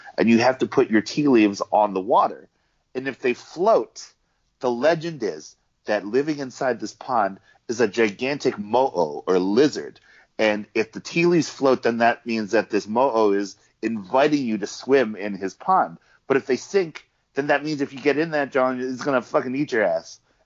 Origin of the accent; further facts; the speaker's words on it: New Jersey, United States; I grew up in New Jersey, like, this kind of dude.